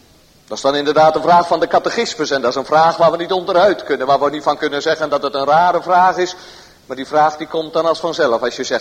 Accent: Bunschoten-Spakenburg, Utrecht, Netherlands; je zegt dat je uit Bunschoten komt of uit Spakenburg, dan zeggen de mensen, oh dat is nogal een christelijk dorp, hè? En dan zeggen we, ja hoor, een christelijk dorp, daar komen wij vandaan, wij zijn christenen.

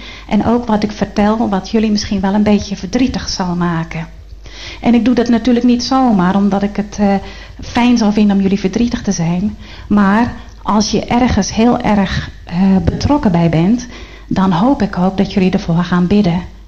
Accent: Werkendam, North Brabant, Netherlands; also born or lived in Nigeria / Indonesia; Ik kom uit Werkendam. Ik heb jarenlang voor de zending gewerkt in Nigeria en later in Indonesië, Irian Jaya.

